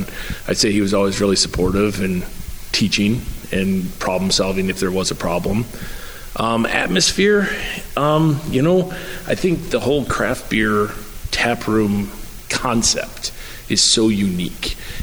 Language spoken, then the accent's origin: English; Buffalo, New York, United States; I'm originally from Buffalo, New York, and I know going back home all the time, scenes exploded there.